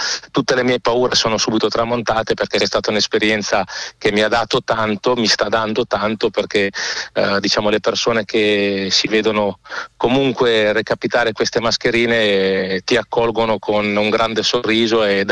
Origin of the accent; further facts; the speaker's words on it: Pesaro, Marche, Italy; sono pesarese, sono nato e cresciuto qua, ho girato l'Italia per 12 anni quando ho vissuto la mia carriera di capo allenatore di pallacanestro e 8 anni fa sono tornato a Pesaro